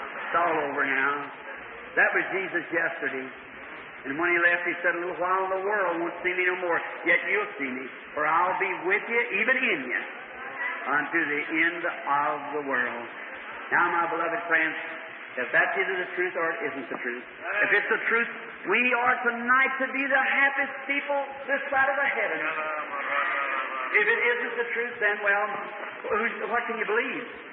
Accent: United States; I'm an American. I love my country.

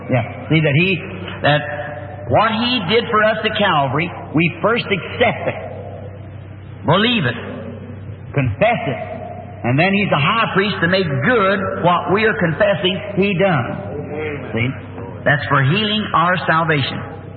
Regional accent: Ireland; And I have Episcopalian, Presbyterian, formerly background Catholic in my family. I'm Irishman.

